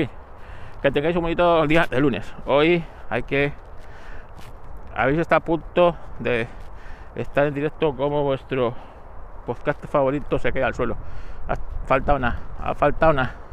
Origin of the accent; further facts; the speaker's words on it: Madrid, Community of Madrid, Spain; porque soy de Madrid y aquí en Madrid cualquier arroz amarillo es paella